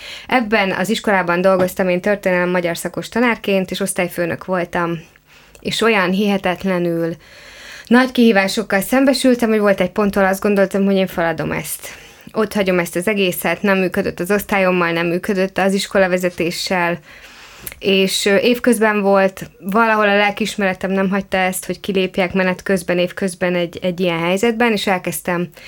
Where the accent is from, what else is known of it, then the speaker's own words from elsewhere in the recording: Hungary; én egy vidéki lány vagyok, falun nőttem fel, és most is lényegében kétlaki módon, de falun élek